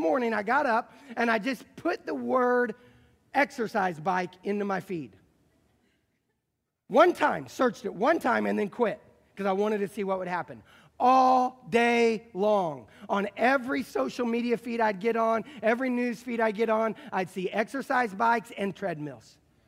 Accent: Indiana, United States; accent: southern; Some people say I sound a little southern now, okay? I'm from the Midwest. I haven't always talked like this.

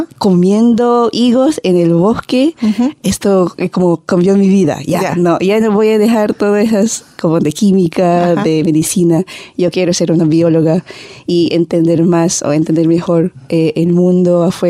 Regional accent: Philippines; Porque vivir en Filipinas, yo soy de Filipinas originalmente. Ahí somos un país de 7.000 islas.

